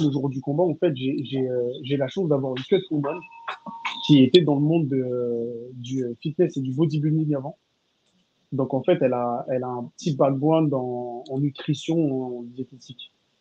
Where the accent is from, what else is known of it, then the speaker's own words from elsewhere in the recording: France; Ils refusent de m'affronter parce que je suis un Français